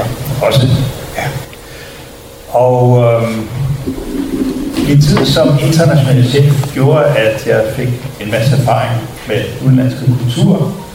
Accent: Gladsaxe, Capital Region of Denmark, Denmark; born there; moved away as an adult; jeg er født på Djævløen i Gladsaxe over hos Herre Jacobsen. Så, men jeg fandt hurtigt ud af, at det var meget sjovt at bo i Jylland, så jeg emigrerede herover i 75.

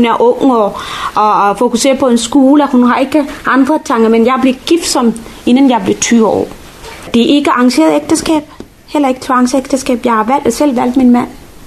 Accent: Sri Lanka; Danish is a second language; moved away as an adult; now in Denmark; Jeg er født og opvokset på Sri Lanka. Jeg kom til Danmark som 21-årig. Jeg har boet i Danmark 20 år. Så jeg er den første generations indvandrer

